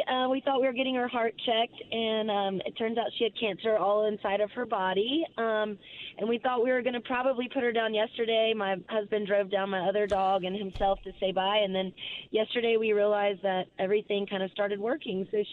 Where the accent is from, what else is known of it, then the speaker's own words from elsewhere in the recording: Wyoming, United States; I'm actually from Wyoming, and we've been down here all week